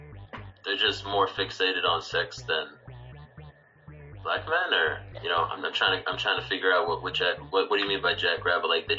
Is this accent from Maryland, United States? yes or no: no; New Hampshire, United States; I'm in New Hampshire, and I lived in Las Vegas for 1 year, so I wasn't there long enough to pick up any of the dialect.